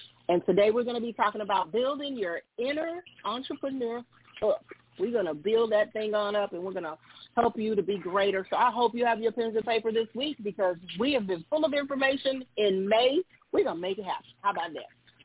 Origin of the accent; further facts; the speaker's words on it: Texas, United States; Yes, I love it here too, born and raised. I'm a Texan.